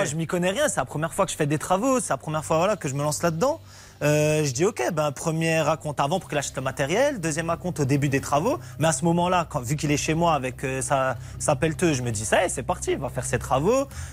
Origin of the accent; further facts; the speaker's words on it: Grand Est, France; now in Audincourt, France; nous, on est des nouveaux habitants à Audincourt, on vient d'Alsace.